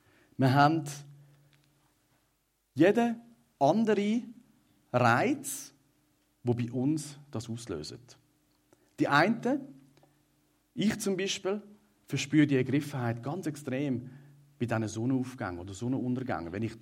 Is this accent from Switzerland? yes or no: yes; Switzerland; Und ich sage euch, wir als Schweizer 8 Millionen, wir haben also ganz einen exotischen Stromstecker mit diesen drei.